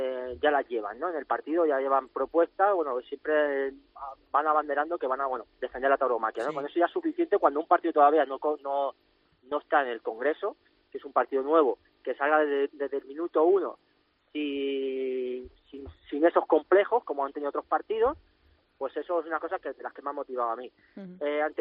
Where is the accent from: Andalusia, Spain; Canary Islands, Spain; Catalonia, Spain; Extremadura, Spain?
Catalonia, Spain; Barcelona; en mi tierra, ¿no? Porque me he presentado por Barcelona